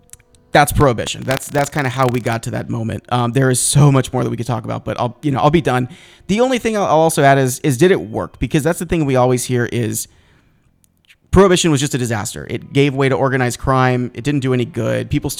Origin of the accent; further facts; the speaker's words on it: Ireland; the filthy Irish Catholic, I can say that because I am Irish.